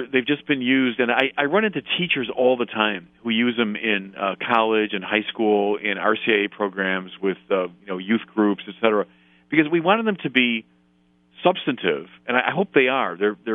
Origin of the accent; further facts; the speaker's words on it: Chicago, Illinois, United States; I'm a Chicagoan, so, you know, Siskel and Ebert would sit in a movie theater and talk about movies.